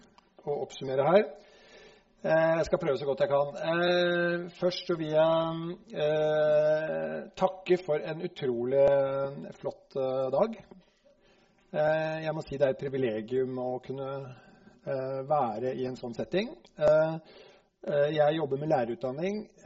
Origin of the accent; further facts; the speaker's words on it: Vestfold, Norway; Jeg kom fra Vestfold, og der sier vi sånn